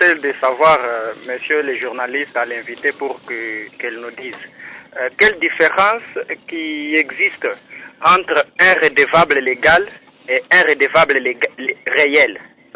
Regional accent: Kasaï, DR Congo; ici chez nous, au Kasaï

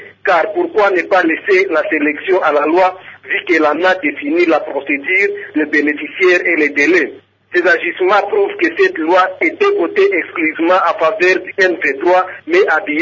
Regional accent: Bukavu, South Kivu, DR Congo; Je suis de Bukavu dans la province du Sud Kivu.

